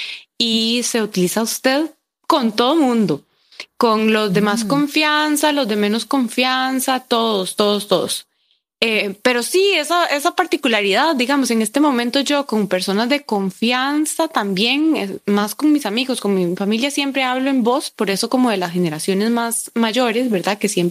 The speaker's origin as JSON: {"language": "Spanish", "country": "Costa Rica", "said": "no somos muchos ticos. Ando en otro país y la gente no me cree que todo el mundo habla como yo, ¿verdad? Y de como, no, es que usted no sabe pronunciar la R. Y yo como, no, en mi país todo el mundo habla así"}